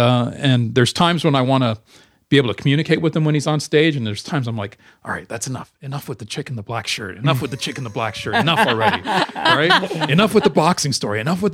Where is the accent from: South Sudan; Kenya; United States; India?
India; Kolkata, West Bengal; born there; I was born in Calcutta.